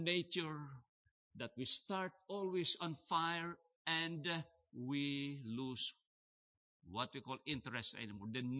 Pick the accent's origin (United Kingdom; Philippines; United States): Philippines; now in Toronto, Canada; When we came way back 1981 from the Philippines